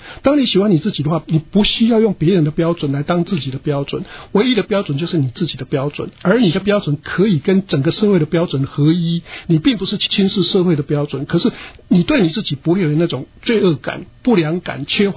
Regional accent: Taiwan; 比如说像我们从台湾来的话

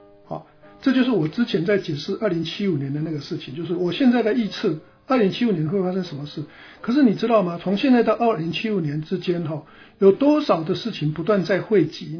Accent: China; 我们常常在讲说我们中国人有个故事嘛

